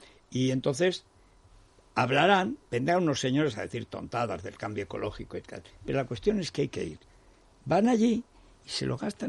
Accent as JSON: {"language": "Spanish", "town": "Orihuela del Tremedal", "region": "Aragon", "country": "Spain", "tie": "born or raised there", "said": "desde Valencia subes por el Turia al Guadalaviar, que es de la mitad del Turia. Por ahí llegas ya a mi pueblo y ya estás en mi pueblo, en el Tremedal."}